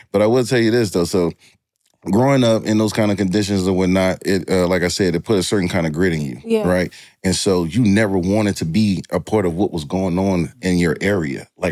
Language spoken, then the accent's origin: English; New Orleans, Louisiana, United States; also born or lived in Kenner; So I grew up in New Orleans, Louisiana.